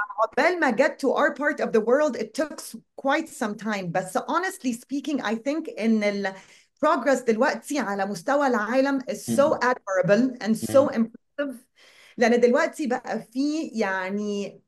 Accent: Egypt; فدي ثقافه احنا عندنا في مصر

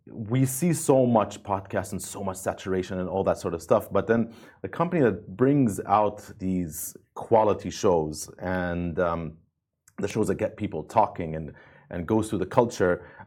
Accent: Amman, Amman Governorate, Jordan; because I grew up in Amman, and so seeing it on screen was really cool

